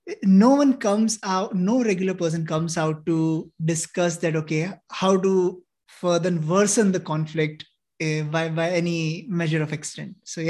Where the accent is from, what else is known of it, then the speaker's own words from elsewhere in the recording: India; Whose final destination in India is my hometown.